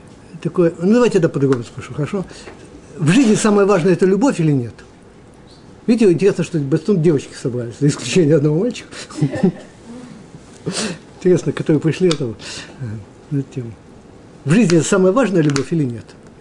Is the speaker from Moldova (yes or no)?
yes; Moldova; Я просто из Молдавии